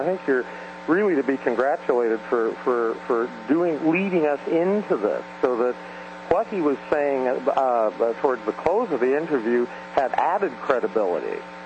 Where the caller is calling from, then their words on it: Western Canada, Canada; I'm calling from Western Canada.